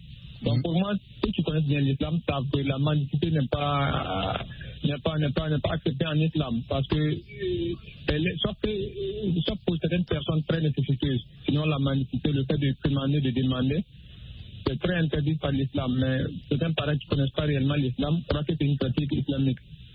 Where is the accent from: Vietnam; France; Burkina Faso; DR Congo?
Burkina Faso; Et chez nous, au Burkina, le ministère de l'Action sociale a initié des opérations de retrait de ces enfants dans les rues.